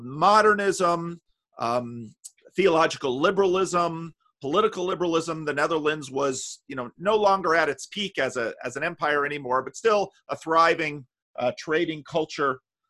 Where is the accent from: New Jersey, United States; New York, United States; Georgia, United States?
New Jersey, United States; John, I'm from New Jersey. I love a good fight.